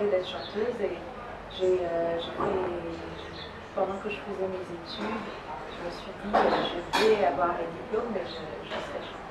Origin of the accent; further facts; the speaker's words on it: Ghana; En bambara parce que c'est une des langues du Mali. C'est une des langues principales du Mali. Et en anglais parce que j'ai grandi aussi au Ghana.